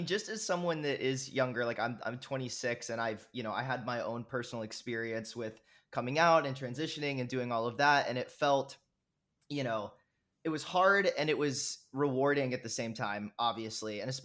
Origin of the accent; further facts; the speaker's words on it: the South, United States; Like I grew up in the South. I had never met another trans person.